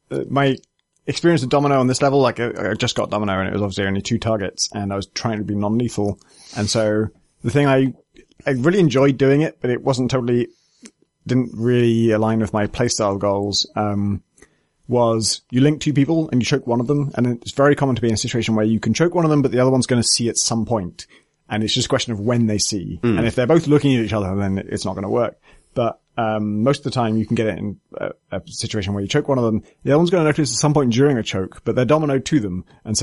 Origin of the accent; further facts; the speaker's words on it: England, United Kingdom; Yeah, that spoke to me as an Englishman.